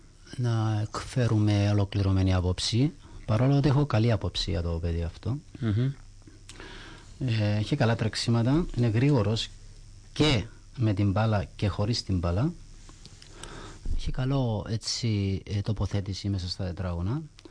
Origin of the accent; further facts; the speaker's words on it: Cyprus; Σημαίνει επειδή είμαι Κύπριος πρέπει να παίζω.